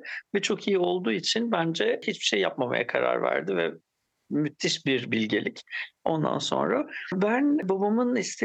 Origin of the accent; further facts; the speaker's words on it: İzmir, Turkey; born there; Yani işte İzmir'de doğdum. Deniz, güneş, kum, mis gibi.